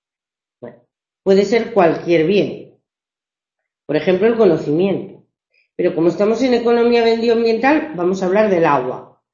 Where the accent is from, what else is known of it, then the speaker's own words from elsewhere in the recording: Asturias, Spain; por ejemplo en el norte de España, yo estoy en Asturias, no sé si lo ubicáis, pero está en la zona del mar Cantábrico.